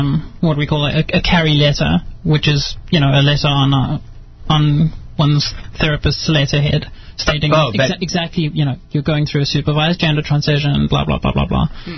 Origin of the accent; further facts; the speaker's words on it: South Africa; Well, because I'm South African